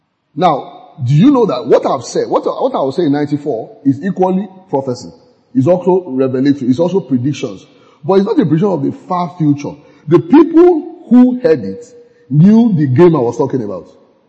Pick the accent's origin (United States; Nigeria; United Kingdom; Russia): Nigeria; I'm a Nigerian, of course. I want Nigeria to win the game.